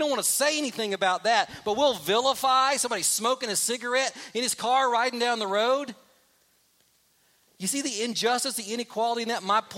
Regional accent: Kentucky, United States; I grew up in Kentucky, a tobacco state.

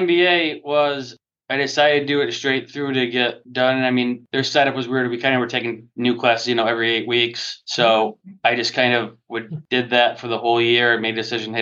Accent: Watertown, New York, United States; So I grew up in Watertown, New York, for those who don't know, about an hour north of Syracuse, right up 81 through the snow belt in the winter.

